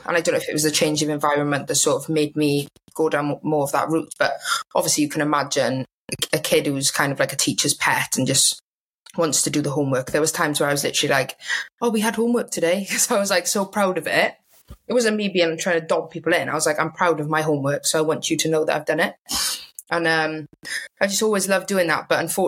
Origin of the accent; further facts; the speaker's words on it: Swansea, Wales, United Kingdom; So I'm from Swansea originally, so I grew up there.